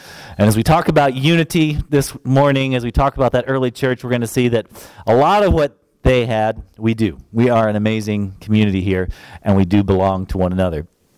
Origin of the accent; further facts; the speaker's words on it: Minnesota, United States; also born or lived in Florida; But in that time, we moved from Florida, the south, up to Minnesota, and that's kind of home now for me.